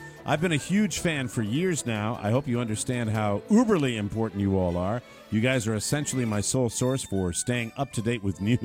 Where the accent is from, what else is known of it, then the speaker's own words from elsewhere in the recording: Baltimore, Maryland, United States; I was thrilled to hear the theme to Captain Chesapeake played on the show growing up in Baltimore.